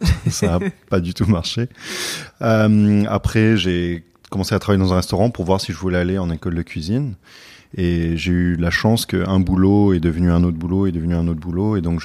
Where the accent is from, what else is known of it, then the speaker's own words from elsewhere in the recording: France; also born or lived in United States / London; Donc moi, je suis né aux États-Unis, mais après, j'ai grandi entre Paris et Londres. Mais j'ai fait un bac français. Et puis après, je suis allé à l'université aux États-Unis. Donc, je suis moitié américain, moitié français.